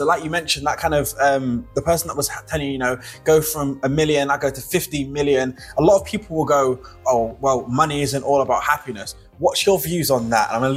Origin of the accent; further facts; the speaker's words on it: London, United Kingdom; now in Knutsford, United Kingdom; I grew up in East London, which isn't the kind of well-known area, a lot of like black minorities. And where I live now, other than I'm traveling at the moment, but where I live now is in Knutsford, Cheshire.